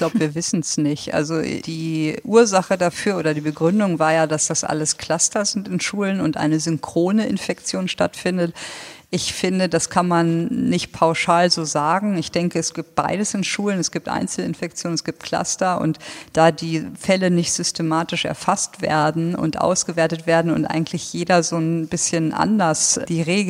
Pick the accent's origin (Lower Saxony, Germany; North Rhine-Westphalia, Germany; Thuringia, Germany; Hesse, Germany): Lower Saxony, Germany; Genau, ich bin echter Niedersachse.